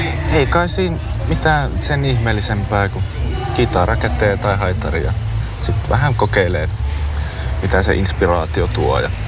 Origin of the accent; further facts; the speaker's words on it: Lappeenranta, South Karelia, Finland; No alun perin ollaan Lappeenrannasta